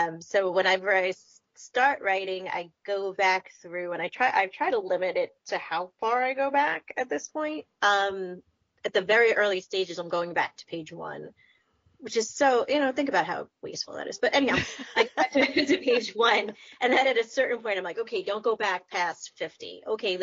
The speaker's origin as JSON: {"language": "English", "town": "New York City", "region": "New York", "country": "United States", "tie": "born or raised there", "said": "I thought at first when I was little growing up in New York City, I thought I wanted to be like on Wall Street."}